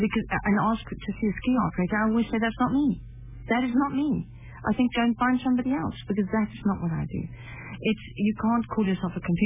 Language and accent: English; United Kingdom; I'm there because I'm British.